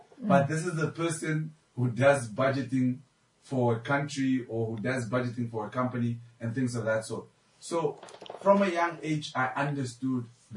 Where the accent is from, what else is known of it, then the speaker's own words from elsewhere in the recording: Bananda, Namibia; I grew up in Bananda.